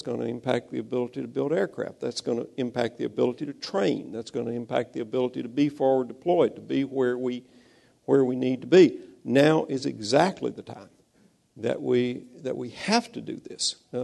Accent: Mississippi, United States; I mean, I know I'm from Mississippi, all sorts of people started planting corn

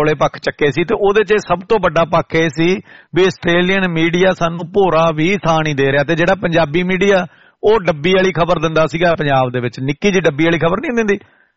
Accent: Punjab, India; ਮੈਂ ਮਾਲਵੇ ਦੇ ਵਿੱਚ ਜੰਮਪਲ ਹੋਣ ਕਰਕੇ, ਨਰਮਾ ਦੀ ਖੇਤੀ ਕਰਦਾ ਹੋਣ ਕਰਕੇ

